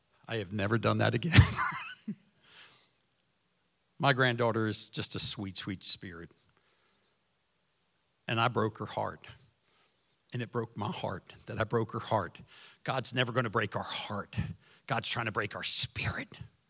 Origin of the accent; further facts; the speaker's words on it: Philadelphia, Pennsylvania, United States; Growing up in Philadelphia, I knew who Catholics were.